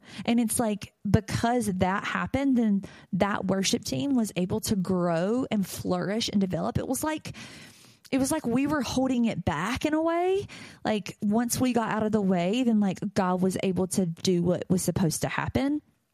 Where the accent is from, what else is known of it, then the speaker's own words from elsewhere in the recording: North Carolina, United States; decide that we're going to move back to North Carolina, and we decide that we're going to come back to my hometown